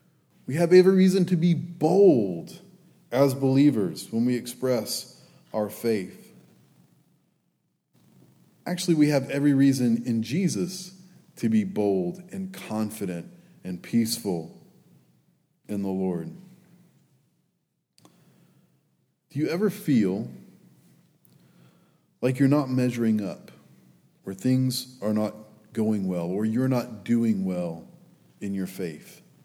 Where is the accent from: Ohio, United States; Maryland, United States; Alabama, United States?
Alabama, United States; We're from South Alabama, so we are blessed. We have beaches. You all come down and see our beaches anytime.